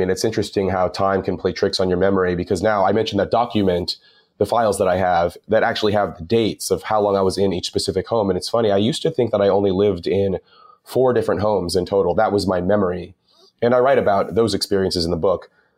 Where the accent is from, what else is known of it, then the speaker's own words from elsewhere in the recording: Los Angeles, California, United States; I was born in Los Angeles.